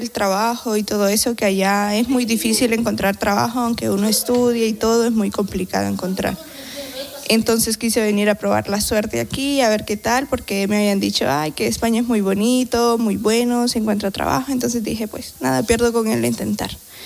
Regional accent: Honduras; De Honduras.

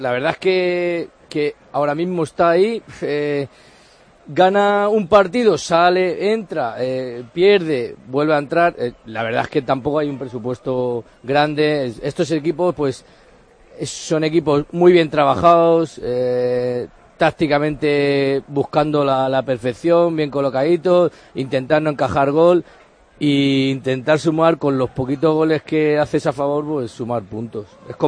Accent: Elche, Valencian Community, Spain; sabemos todos los que somos de Elche que defiende regular

